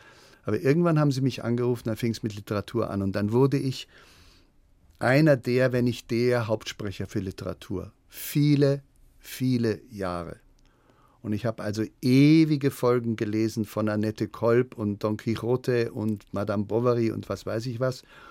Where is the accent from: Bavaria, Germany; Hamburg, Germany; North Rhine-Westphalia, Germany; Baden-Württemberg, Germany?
Bavaria, Germany; Munich; Und dann bin ich zurück nach München gekommen, meine Heimatstadt, wo ich auch studiert habe